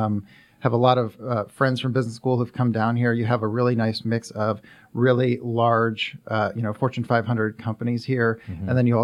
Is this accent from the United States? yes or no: yes; Chicago, Illinois, United States; Yeah, so I'm from Chicago originally, and moved out to Boston after college